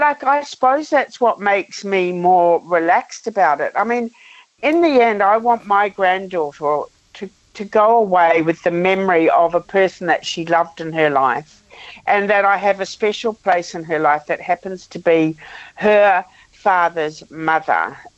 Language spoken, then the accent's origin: English; New Zealand; I come from Aotearoa, New Zealand. And while I'm not Māori, and I'm very much a Pākehā